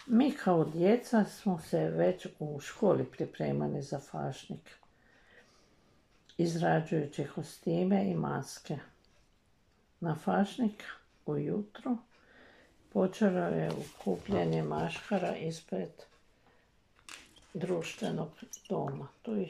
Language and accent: Croatian; Petrijanec, Varaždin County, Croatia; born there; Rođena sam u Petrijancu